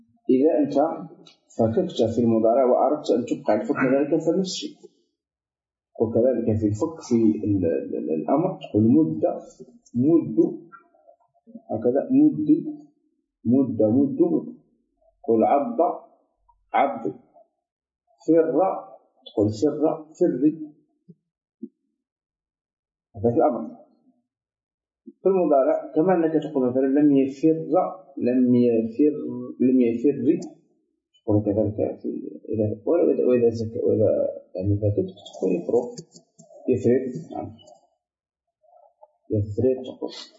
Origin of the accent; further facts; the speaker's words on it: Algeria; أنا جزائري